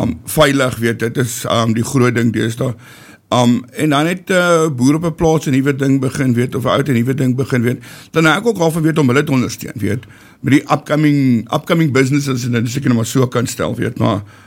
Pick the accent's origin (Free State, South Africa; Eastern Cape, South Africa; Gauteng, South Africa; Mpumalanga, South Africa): Gauteng, South Africa; Pretoria; ek kom nou van Pretoria af